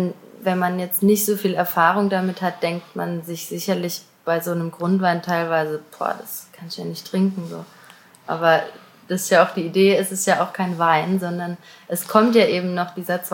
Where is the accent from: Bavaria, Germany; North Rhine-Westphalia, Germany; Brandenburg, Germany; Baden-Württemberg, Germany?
Baden-Württemberg, Germany; Auggen; wenn ich sage, ich komme aus Augen, dann, ah ja, Augener Schäf